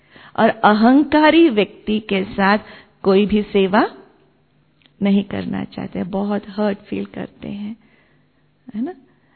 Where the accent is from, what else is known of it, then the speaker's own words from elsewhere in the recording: Bangalore, Karnataka, India; Hindi is a second language; मैं बैंगलोर से हूं, साउथ से हूं, भोजन अलग है, अलग प्रकार का भोजन, अलग प्रकार के वेदर, सब कुछ अलग